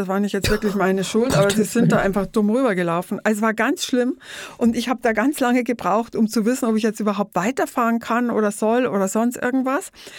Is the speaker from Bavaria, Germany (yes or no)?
yes; Bavaria, Germany; moved away as an adult; now in Hamburg, Germany; an dem ich zum ersten Mal meine Heimat Bayern verlassen habe, um nach Hamburg zu ziehen. Ich war damals 27